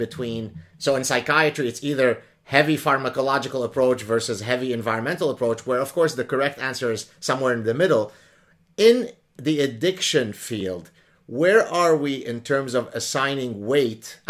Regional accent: Lebanon; Now, listen, I grew up in the Lebanese Civil War.

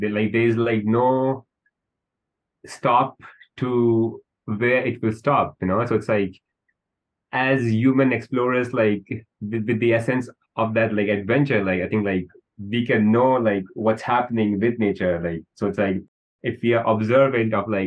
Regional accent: India; I'm from India, so like I grew up like tasting mangoes.

